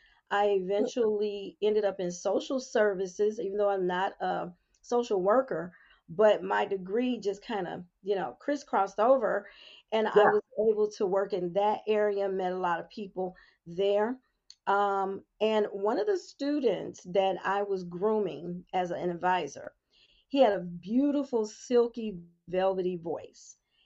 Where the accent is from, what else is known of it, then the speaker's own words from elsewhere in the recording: New York, United States; also born or lived in St. Louis / East St. Louis; now in Los Angeles, United States; I am transplanted from New York to St. Louis.